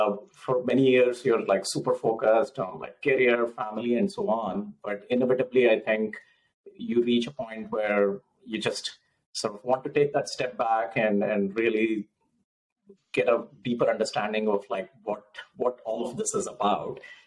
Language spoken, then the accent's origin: English; India; growing up in India